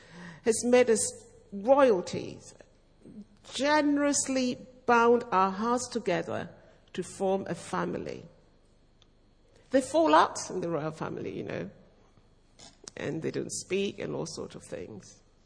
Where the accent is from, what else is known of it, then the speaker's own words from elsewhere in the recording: Accra, Greater Accra, Ghana; born there; I was born in Accra.